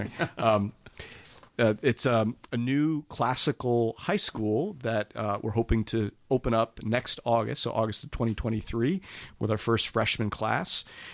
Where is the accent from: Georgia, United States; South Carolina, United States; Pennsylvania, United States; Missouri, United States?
Georgia, United States; I grew up here in Georgia, and you know, I went to St. Pius High School